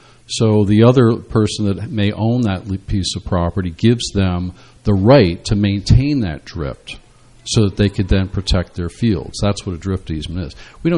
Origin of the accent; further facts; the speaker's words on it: New Jersey, United States; I am born and raised in New Jersey, and I began my practice over in the eastern counties.